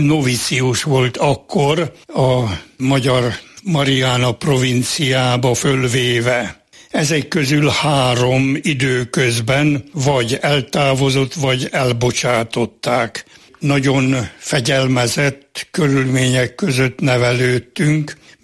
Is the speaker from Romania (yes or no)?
no; Slovakia; Én Csallóközből származom, Pozsony közelében van a szülőfalum. Egy teljesen magyar környezetben nevelődtem. A általános iskola, vagy abban az időben elemiskolának mondták, elvégzése után Pozsonyba mentem, a magyar gimnáziumba.